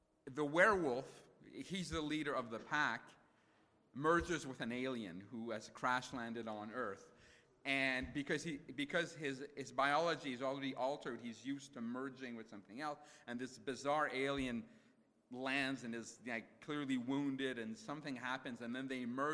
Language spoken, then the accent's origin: English; Montreal, Quebec, Canada; first language French; English is a second language; My family are unilingual Francophones. I grew up in a Francophone part of Montreal, even though the city of Montreal is very multicultural and multilingual, but I grew up entirely in French.